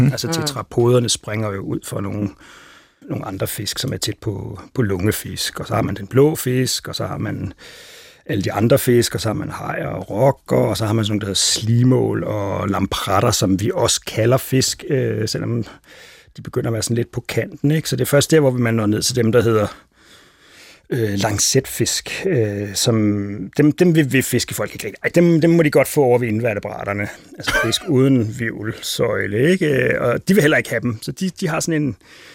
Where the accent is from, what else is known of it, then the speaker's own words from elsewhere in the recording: Capital Region of Denmark, Denmark; jeg voksede op ude i Vandelsbæk, sådan Vestegnen, hvor der var der noget vand.